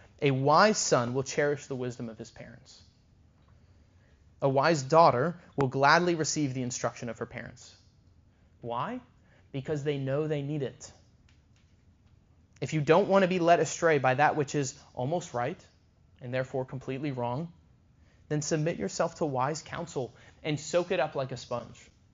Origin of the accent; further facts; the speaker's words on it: Texas, United States; it's from my home state of Texas